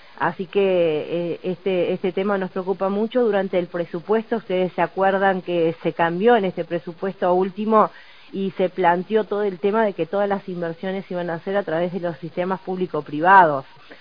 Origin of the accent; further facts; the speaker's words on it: Salto, Uruguay; yo soy de Salto, iba el ministro, y fuimos desde Salto hasta Artigas